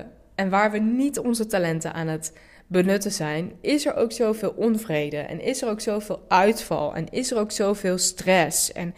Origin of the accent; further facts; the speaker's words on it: Nijmegen, Gelderland, Netherlands; Ik kom zelf uit Hatert, het is een achterstandswijk in Nijmegen. Ik was Turks.